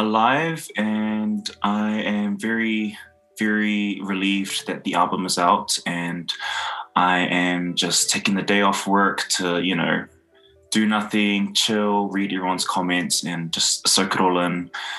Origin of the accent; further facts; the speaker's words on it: Porirua, Wellington, New Zealand; Born and bred in Porirua in New Zealand. I am of Samoan descent